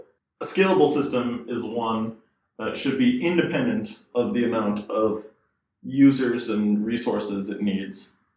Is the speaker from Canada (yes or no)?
yes; Canada; You could tell from that comment that we're both Canadian.